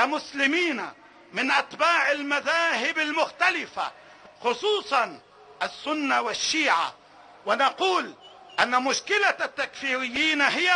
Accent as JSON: {"language": "Arabic", "country": "Lebanon", "said": "على وحدتنا الوطنية كلبنانيين"}